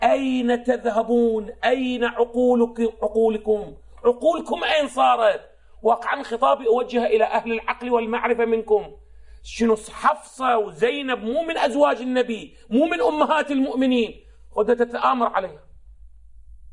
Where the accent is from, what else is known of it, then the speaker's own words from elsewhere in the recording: Iraq; عندنا في العراق